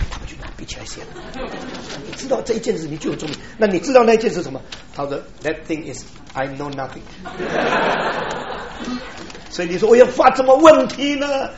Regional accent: China; 所以上帝就给我们中国人生的特别多，公平嘛，对不对呢？

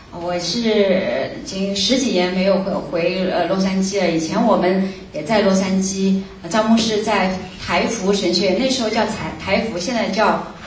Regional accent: Shanghai, China; moved away as an adult; now in United States; 是上海生上海长的，我是上海人。

